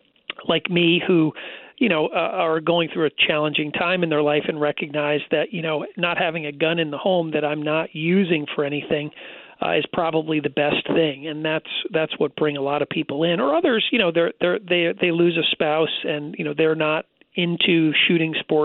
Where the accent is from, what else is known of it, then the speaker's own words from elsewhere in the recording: Cheshire, Connecticut, United States; You know, I grew up in Cheshire, Connecticut, and, you know, the Pettit murders happened distance from the house that I grew up in.